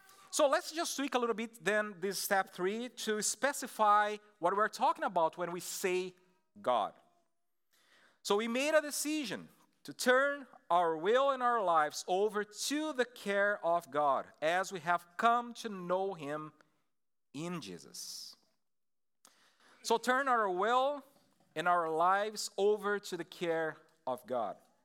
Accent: Brazil; first language Portuguese; English is a second language; now in United States; I'm from Brazil. That's why you're going to have like this weird accent here.

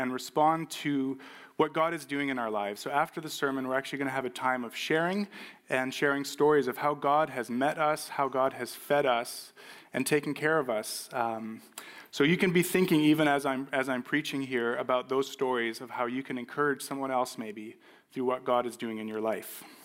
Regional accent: New Mexico, United States; but I did grow up in New Mexico, as some of you may know, and I love New Mexico. New Mexico, my home state, just so you know

